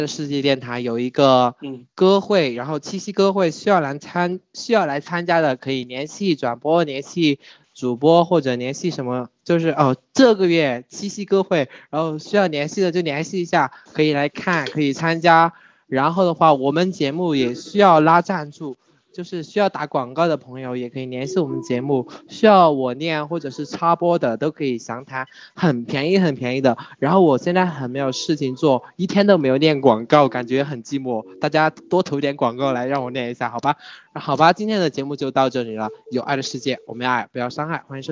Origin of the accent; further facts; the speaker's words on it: Zhaotong, Yunnan, China; 我是那个昭通那边的，然后九月份应该就上去读大学了